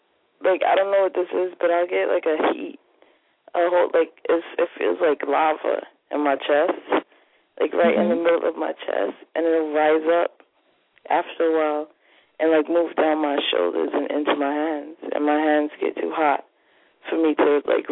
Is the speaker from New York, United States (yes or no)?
yes; Brooklyn, New York, United States; I'm from Brooklyn.